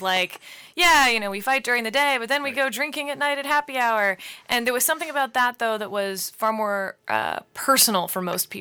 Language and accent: English; Houston, Texas, United States; now in Washington, United States; I'm a Texan, so.